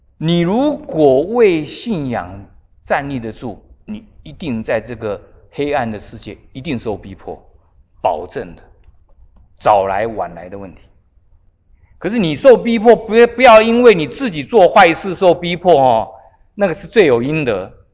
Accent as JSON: {"language": "Chinese", "country": "China", "said": "这个我们中国人有一句话，有的时候也是蛮苦读的哈。"}